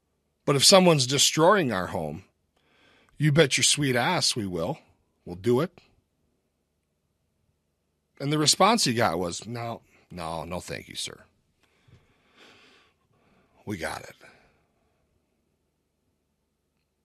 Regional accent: Minnesota, United States; I'm from Minnesota, by the way, if you didn't know.

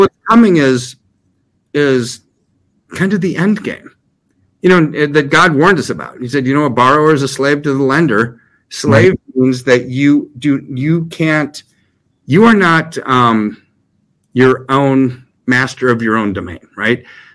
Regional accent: United States; I'm an American. I want the dollar to be strong.

